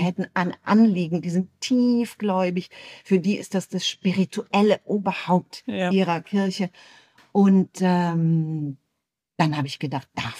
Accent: Northern Germany, Germany; Ich bin Lutheranerin, genau wie du. Ich komme aus Norddeutschland, genau wie du.

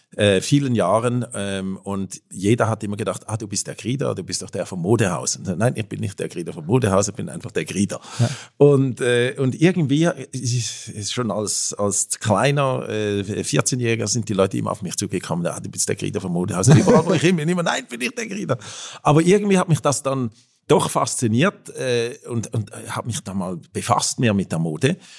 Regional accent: Switzerland; accent: Alpine German

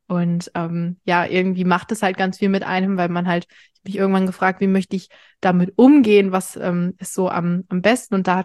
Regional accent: North Rhine-Westphalia, Germany; ich bin 17 Jahre alt, ich komme aus NRW

